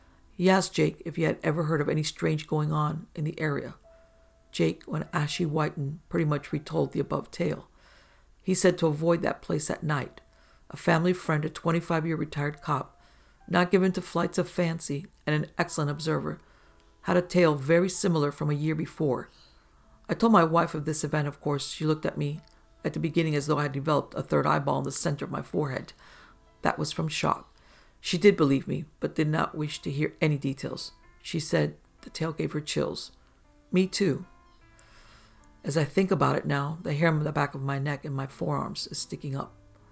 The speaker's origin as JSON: {"language": "English", "region": "Arkansas", "country": "United States", "tie": "born or raised there", "said": "When I was a kid growing up in Arkansas, from time to time we used to go to the farm. The farm is about 150 acres of land owned by my grandparents in rural Arkansas."}